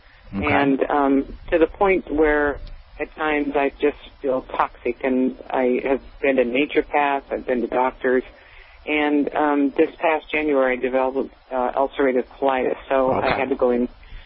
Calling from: Santa Cruz, California, United States; Santa Cruz.

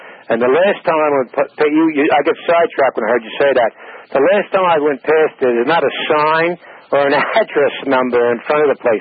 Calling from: New York, United States; I'm calling from New York. I'm 59

